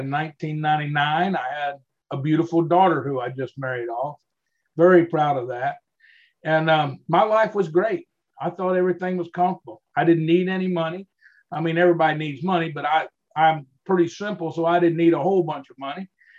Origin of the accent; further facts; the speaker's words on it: Florida, United States; I was born and raised right here in Central Florida. I've never left here. I've always hunted and fished and lived the outdoor life. I'm a plain old country boy.